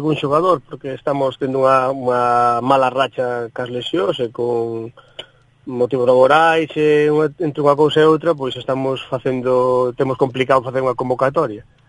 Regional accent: Barallobre, Galicia, Spain; para a xente que somos de Barallobre

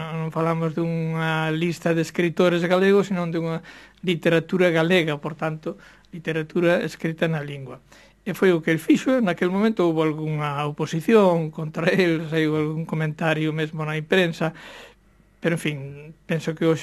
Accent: Galicia, Spain; unha revalorización da nosa identidade como galegos, como posuidores dunha lingua propia

